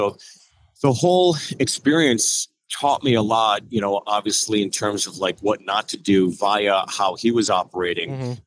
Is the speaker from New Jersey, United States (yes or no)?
no; Pittsburgh, Pennsylvania, United States; I grew up in Pittsburgh, went to school in Ohio at Kent State, and then started stand-up in New York City my first 7 years.